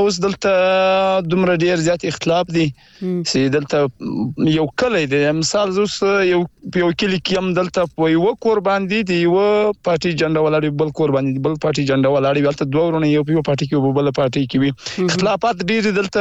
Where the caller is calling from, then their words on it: Balochistan, Pakistan; ما خپل له جنوبي پښتونخوا له لای څخه کړی